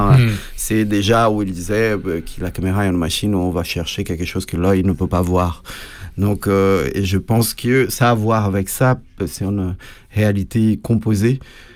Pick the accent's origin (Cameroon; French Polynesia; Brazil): Brazil; now in Paris, France; Bon, je suis brésilien, je suis arrivé à Paris en 2008